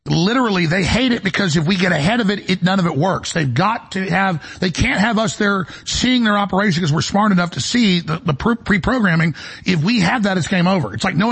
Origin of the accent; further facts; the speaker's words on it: Dallas, Texas, United States; when I was a kid growing up in Dallas